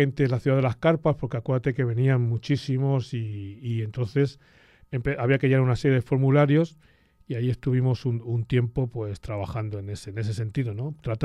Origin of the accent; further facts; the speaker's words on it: Madrid, Community of Madrid, Spain; now in Miami, United States; Yo soy de Madrid, originalmente de Madrid.